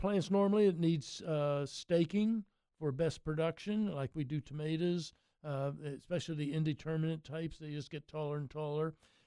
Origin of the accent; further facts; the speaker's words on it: Maryland, United States; I came down here from Maryland. That's where I started out.